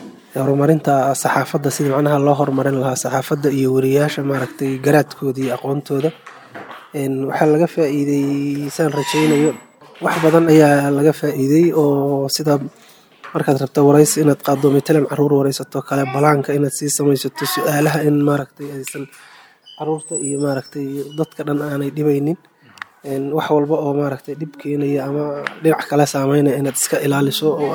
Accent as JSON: {"language": "Somali", "town": "Adado", "region": "Galmudug", "country": "Somalia", "said": "waxaan ka imid Cadaado."}